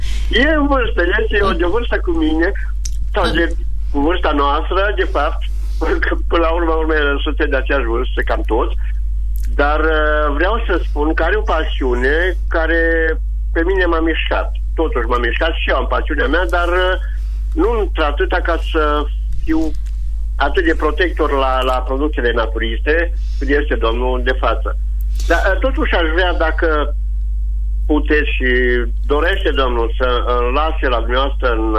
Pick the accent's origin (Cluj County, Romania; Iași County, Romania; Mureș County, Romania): Mureș County, Romania; Târgu Mureș; sunt din Târgu Mureș.